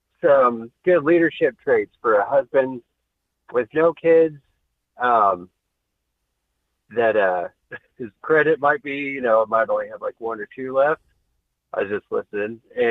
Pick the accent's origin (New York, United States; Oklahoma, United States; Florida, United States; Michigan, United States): Michigan, United States; I'm from Michigan.